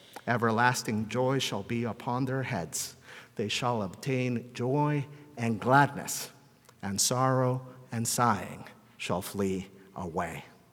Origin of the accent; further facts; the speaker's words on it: Pacific Northwest, United States; also born or lived in South; I grew up in the Northwest. I have spent plenty of time in the sweltering heat of the South.